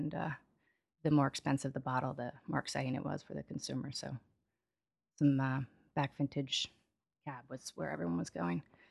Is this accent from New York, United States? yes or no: yes; East Hampton, New York, United States; I'm growing up in East Hampton. The wine scene out there on Long Island wasn't really happening yet. And although I was born upstate, same thing.